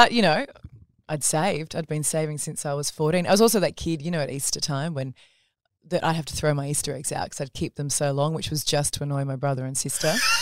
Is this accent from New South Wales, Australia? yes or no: yes; New South Wales, Australia; Grew up in country New South Wales, small town called Warhope. We grew up on a little farm.